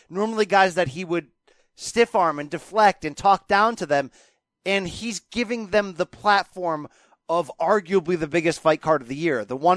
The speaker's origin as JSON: {"language": "English", "region": "New York", "country": "United States", "tie": "born or raised there", "said": "I grew up near New York City. I live a couple hours away."}